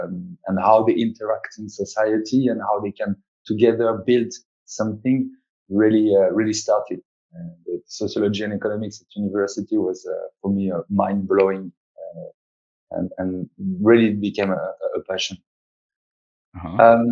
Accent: Montélimar, Auvergne-Rhône-Alpes, France; English is a second language; So yes, I am French. I was born in November 86. So I'm going to turn 37 this year. Back in France, in Montélimar, the southeast, let's say it's about 2 hours north of Marseille.

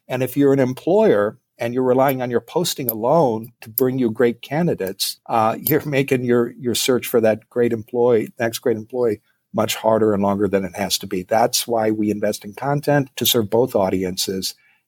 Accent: Iowa, United States; I share Midwestern roots. I grew up in Iowa, so I know at fundamentally you are okay

